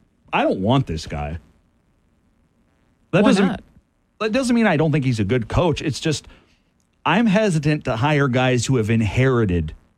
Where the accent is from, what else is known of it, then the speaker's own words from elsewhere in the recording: Michigan, United States; I grew up basically in South Bend, mm-hmm. like 30 minutes away in Southwest Michigan.